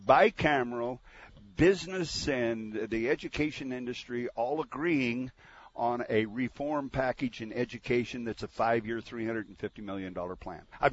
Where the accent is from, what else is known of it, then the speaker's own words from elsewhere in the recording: Caldwell, Idaho, United States; all the years that I've lived in Idaho all my life. I was born in Caldwell. And I went to schools. I went to private schools and public schools in Idaho. I went to college in Boise Junior College at the time and then the College of Idaho.